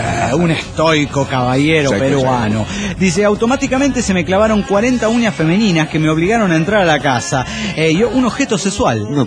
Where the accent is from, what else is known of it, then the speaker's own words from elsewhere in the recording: Ecatepec, State of Mexico, Mexico; de Ecatepunk, México.